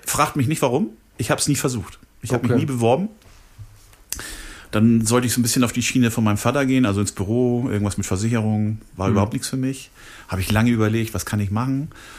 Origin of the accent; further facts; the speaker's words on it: Hamburg, Germany; Aber ich bin tatsächlich geboren in Hamburg, Hamburg-Barmbek.